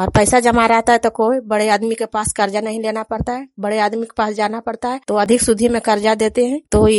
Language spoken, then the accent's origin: Hindi; Bihar, India; ग्राम हगनपुरा, पंचायत बारा, प्रखंड नूरसराय, मैं ललांदा जिला की निवासी हूँ।